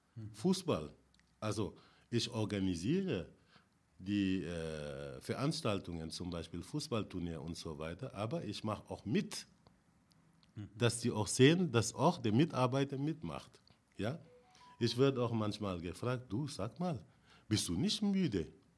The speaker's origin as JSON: {"language": "German", "country": "Senegal", "lives_now": "Germany", "said": "Ich komme aus Afrika, hauptsächlich aus dem Senegal. Ich bin hier sozialisiert"}